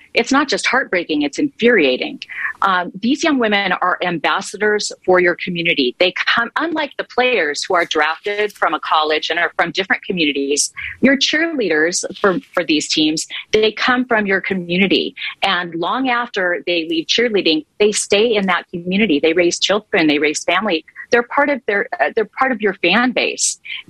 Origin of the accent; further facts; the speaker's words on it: California, United States; At that point, it was the Rams who played in Anaheim. I grew up in Orange County.